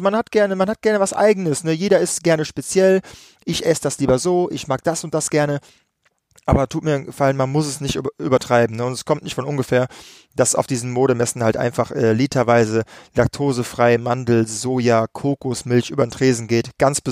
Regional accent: Düsseldorf, North Rhine-Westphalia, Germany; war die Battlemania das erste Mal in meiner Heimatstadt in Düsseldorf.

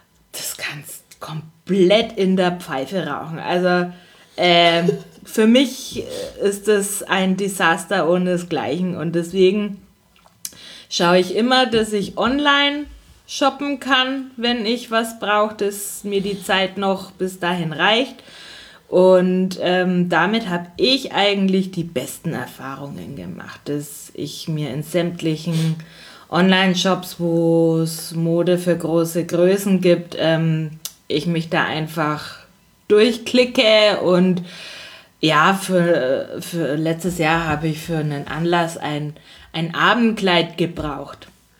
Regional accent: Nuremberg, Bavaria, Germany; also wir sind ja aus Nürnberg, ne?

